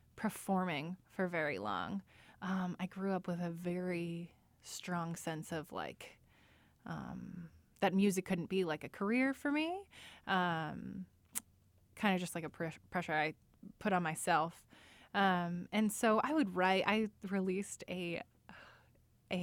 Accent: Valparaiso, Indiana, United States; now in Indianapolis, United States; I'm from Northwest Indiana, at Valpo.

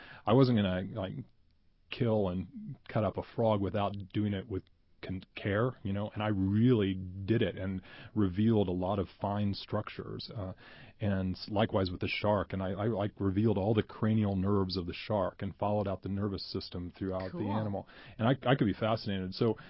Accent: Indianapolis, Indiana, United States; I grew up here in Indianapolis, and I feel like I've been an explorer since I was a boy

